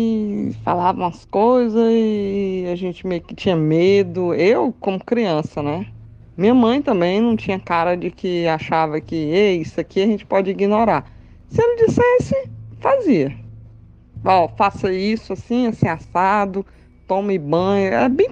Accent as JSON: {"language": "Portuguese", "town": "Teresina", "region": "Piauí", "country": "Brazil", "tie": "born or raised there", "also_born_or_lived": "Fortaleza", "said": "Eu nasci em Fortaleza, mas fui bebezinha para Teresina. E lá, minha mãe frequentava um centro espírita"}